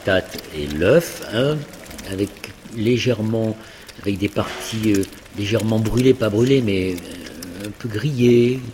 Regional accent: Bordeaux, Nouvelle-Aquitaine, France; Quand je suis bordelais, j'ai été habitué avec mes copains à aller très souvent au Pays Basque.

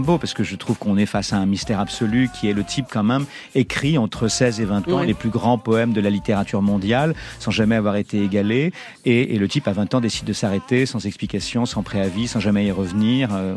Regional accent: Nouvelle-Aquitaine, France; now in Arcachon, France; Moi, je viens de ces endroits-là, puisque j'ai grandi dans le Charente. Midoret, La Rochelle, tout ça. Et donc, aujourd'hui, je suis du côté du bassin d'Arcachon.

